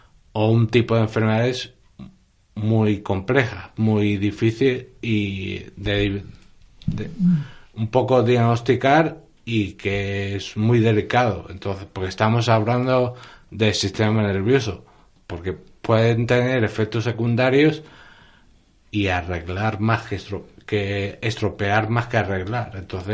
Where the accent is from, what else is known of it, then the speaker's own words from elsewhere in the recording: Valencian Community, Spain; now in La Roda, Spain; Yo soy valenciano y puedo.